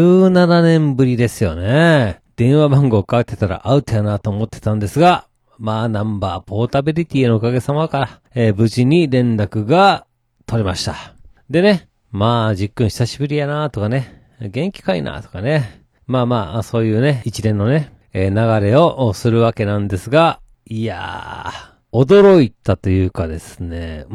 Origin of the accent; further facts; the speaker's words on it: Takarazuka, Hyogo, Japan; 出身地、あのクソ田舎の宝塚からね、それぞれが違う道をたどり、東京で久々に再会ですよ。